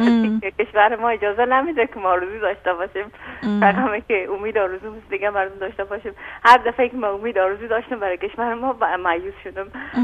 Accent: Afghanistan; اما فکر کنم همین خودش فهمی واقعیتی که من خودم افغان هستم، زن هستم

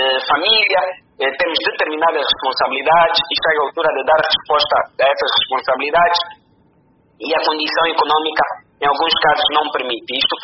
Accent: Angola; Serão resolvidos por todos nós, enquanto angolanos, acima de tudo.

